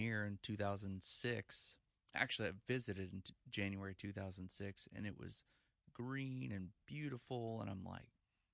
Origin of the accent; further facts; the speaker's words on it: Indiana, United States; now in Charlotte, United States; Indiana, originally.